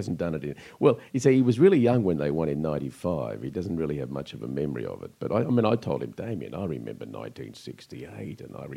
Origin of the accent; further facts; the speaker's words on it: Northcote, Victoria, Australia; born there; in Northcote, and Fitzroy was just across the river.